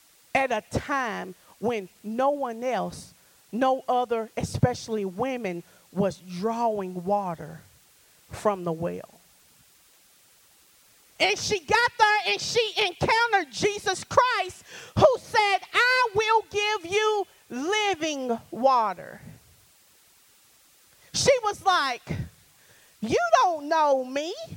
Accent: Louisville, Kentucky, United States; I grew up in Louisville, Kentucky. Had two brothers and two sisters.

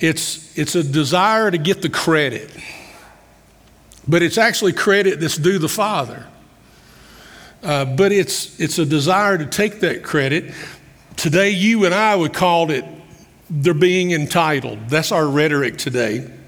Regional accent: Summersville, Kentucky, United States; Growing up outside of Campbellsville, a little community called Summersville, in the summertime, we get our yards to mow.

